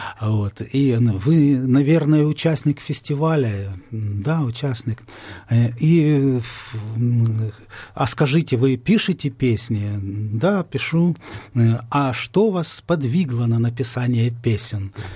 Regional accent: Bila Tserkva, Kyiv Oblast, Ukraine; born there; Народився в Білій Церкві.

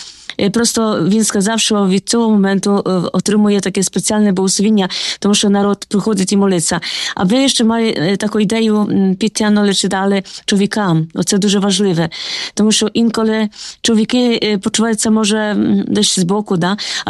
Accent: Poland; Ukrainian is a second language; now in Ukraine; я сама з Польщі родом

